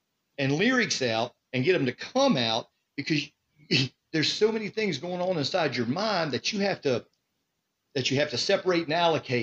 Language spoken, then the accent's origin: English; West Virginia, United States; And so I'm originally from West Virginia, so I have a lot of – West Virginia songs, and I have a lot of references to coal and stuff.